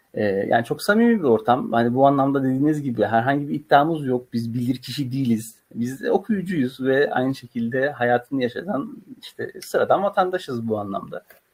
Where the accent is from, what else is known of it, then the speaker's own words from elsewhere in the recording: Istanbul, Turkey; 91 doğumlu. İstanbul'da doğdum, büyüdüm. Sivas'ta okudum, Cumhuriyet Üniversitesi'nde.